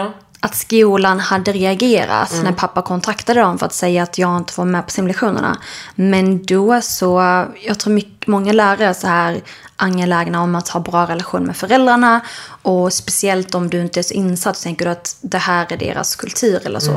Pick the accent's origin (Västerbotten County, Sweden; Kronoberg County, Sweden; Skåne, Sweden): Skåne, Sweden; dels är jag uppväxt då i Skåne där det inte var så mycket andra sådana familjer där vi växte upp. Och jag hade ingen sån kontakt med släktingar i Irak.